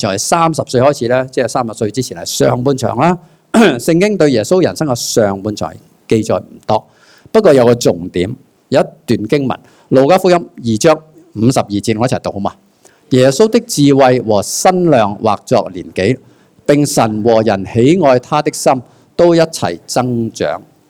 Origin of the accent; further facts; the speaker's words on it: Hong Kong; 即是我们香港人说的三个字，